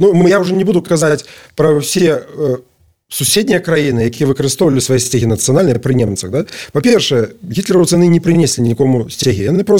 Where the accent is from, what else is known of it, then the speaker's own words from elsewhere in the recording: Belarus; И мы, белорусы, все ж цікавы россиянам